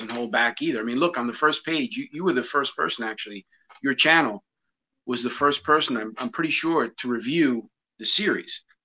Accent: New York City, New York, United States; And certainly in my case, I grew up in the Bronx. I got into lots of fights.

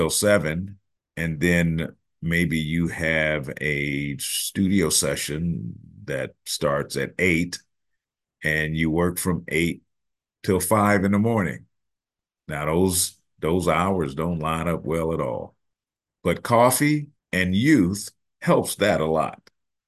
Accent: Jackson, Mississippi, United States; Because I was born in Jackson, Mississippi in 19 blah, blah, blah, and so I grew up in an era when it was the civil rights era in Mississippi.

